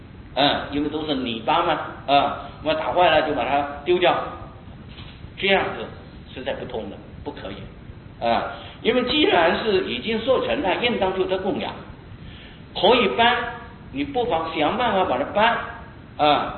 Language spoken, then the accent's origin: Chinese; Taiwan; 我们台湾人就是喜欢受大佛啊，那么就是大殿大了，他的佛像就要收得很大